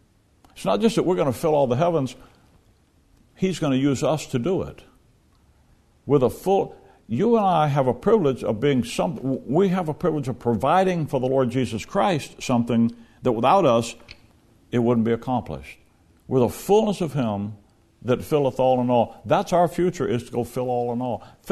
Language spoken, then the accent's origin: English; Alabama, United States; Now, we're from Alabama, so that means something to us.